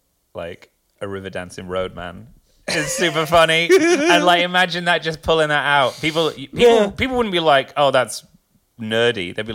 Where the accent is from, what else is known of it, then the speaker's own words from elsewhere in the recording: Sale, North West England, United Kingdom; Yeah, from Sale in Manchester. I don't sound like I'm from Manchester, and I don't know why. My mum's from Yorkshire, my dad's from Birmingham, and they both didn't have accents.